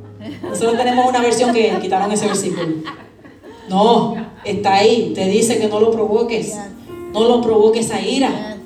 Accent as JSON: {"language": "Spanish", "country": "Puerto Rico", "said": "Yo, como madre, mire, fue difícil, y más yo que soy boricua"}